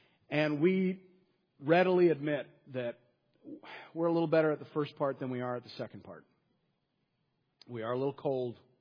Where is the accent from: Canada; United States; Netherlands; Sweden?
Canada; My point is, it felt probably weirder than it was, because I'm Canadian.